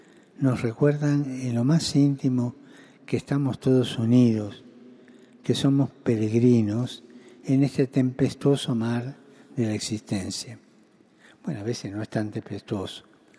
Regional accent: Argentina

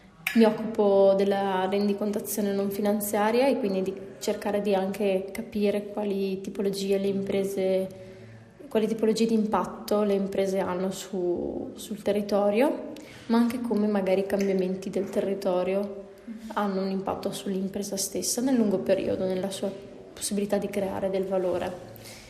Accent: Verona, Veneto, Italy; E ho 30 anni, sono da Verona, sono consulente di sostenibilità e lavoro come professionista in questo ambito da parecchi anni.

